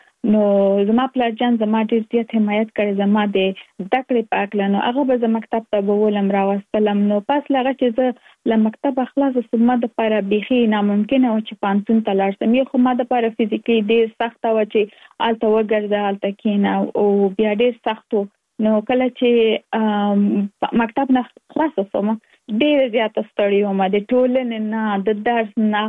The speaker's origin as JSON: {"language": "Pashto", "region": "Kabul", "country": "Afghanistan", "tie": "born or raised there", "moved": "yes", "lives_now": "Virginia, United States", "said": "زه اف کورس د افغانستان یم، په افغانستان کې زیږیدلې، کومریسته کې مې په افغانستان په کابل کې تر سره کړې دي، او وروسته لاغه لکه مونږ ټول چې یو مسافر شوم يم په امریکا کې، اوس په ورجینیا ایالت کې ژوند کوم."}